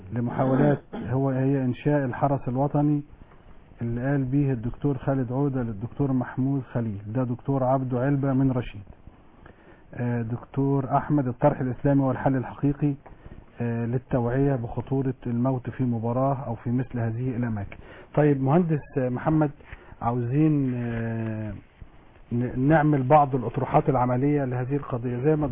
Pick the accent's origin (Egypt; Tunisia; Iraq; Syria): Egypt